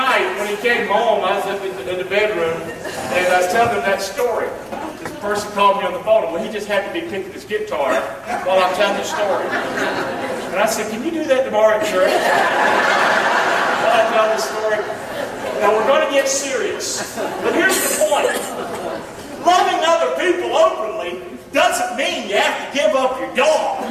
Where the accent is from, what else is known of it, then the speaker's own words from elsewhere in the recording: North Carolina, United States; That dog came from my hometown in North Carolina.